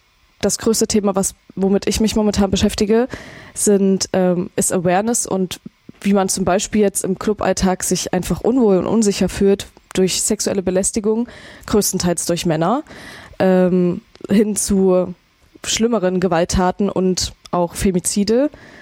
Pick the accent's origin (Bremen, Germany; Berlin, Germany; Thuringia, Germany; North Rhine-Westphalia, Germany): Thuringia, Germany; Erfurt; In ganz Erfurt war es mir erstmal wichtig, weil das hier meine Heimatstadt ist und gerne hier angefangen hätte, weil ich hier auch eben gute Kontakte habe.